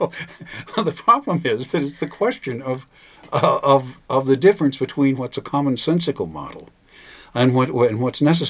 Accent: United States; because I'm an American, because I'm an educated person

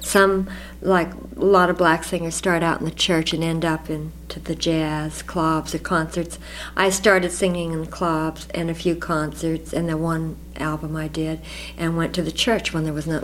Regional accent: Pennsylvania, United States; A lot of times I would visit a friend in town who had a radio in this little town I grew up in Pennsylvania

